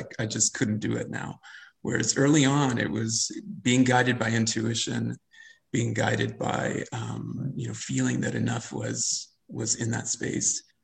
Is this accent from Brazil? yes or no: no; California, United States; the fog of the Salinas Valley is the fog of the Central Valley where I grew up in California.